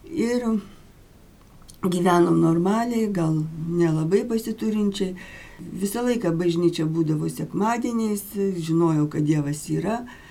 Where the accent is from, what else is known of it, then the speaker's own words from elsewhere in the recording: Kaunas, Kaunas County, Lithuania; aš esu kaunietė.